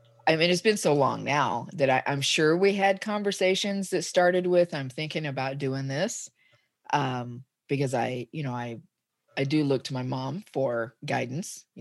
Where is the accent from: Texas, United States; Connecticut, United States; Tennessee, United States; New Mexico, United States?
Texas, United States; Dallas; now in Portland, United States; Well, I am originally from Dallas, Texas. I grew up in the Metroplex. I grew up in Dallas and lived in the Metroplex area until 1997. I moved to Portland.